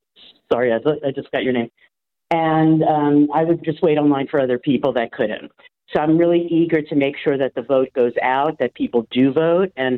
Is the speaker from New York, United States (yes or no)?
yes; Brooklyn, New York, United States; It's interesting you say that I'm from Brooklyn because I am.